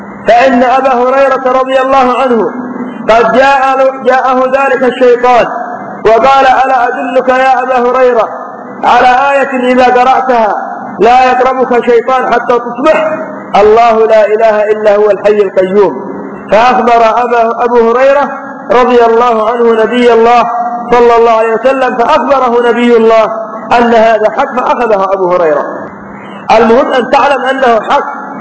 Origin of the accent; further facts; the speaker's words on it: Yemen; فإنهم عندنا في اليمن تبقى شاباتهم من الزواج